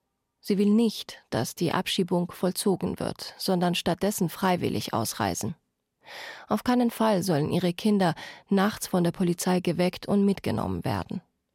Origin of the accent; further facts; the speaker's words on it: Iran; now in Munich, Germany; Während wir diesen Podcast produzieren, passiert in meiner Heimat, dem Iran, eine Revolution.